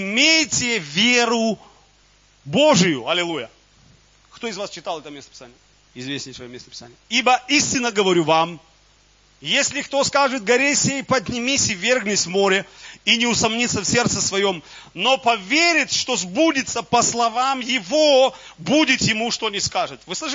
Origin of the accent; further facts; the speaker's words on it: Ukraine; Я же украинец, поэтому люблю вареники.